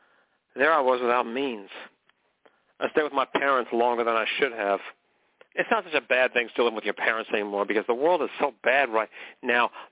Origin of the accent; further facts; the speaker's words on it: McKinleyville, California, United States; I was a guy from McKinleyville, California. I spent my whole life there.